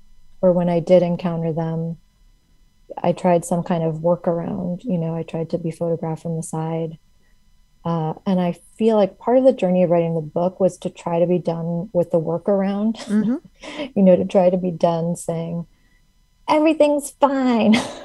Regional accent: Midwest, United States; I think just also feeling like I was giving off a lack of friendliness hurt my feelings, since I'm from the Midwest.

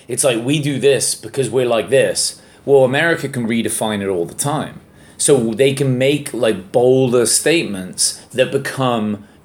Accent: England, United Kingdom; And to me, being English, it like encapsulated something truly American, truly unique and American

